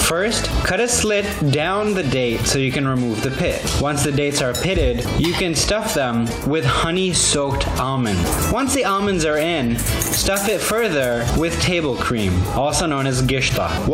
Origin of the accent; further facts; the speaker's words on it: Riyadh, Riyadh Province, Saudi Arabia; some of my fondest memories growing up in Riyadh, Saudi Arabia, were it was just all about family getting together.